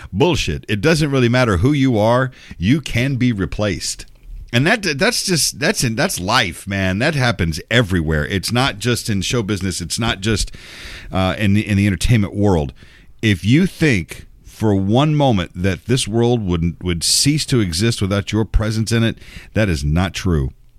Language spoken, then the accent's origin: English; San Antonio, Texas, United States; now in Memphis, United States; I live here in Memphis, right? And somebody will say, well, hey, where are you from? I said, well, I grew up in Texas. Oh, Texas. Oh, wow. Whereabouts? I said, San Antonio.